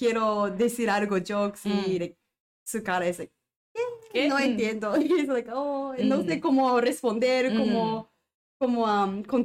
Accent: Osaka, Japan; Spanish is a second language

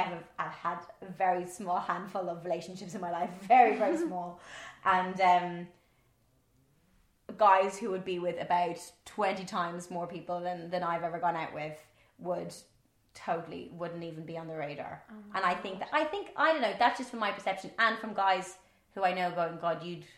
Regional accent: Ireland; accent: Irish; I'm not going to change my Irish accent, but I will have to speak slower, because I do speak very fast.

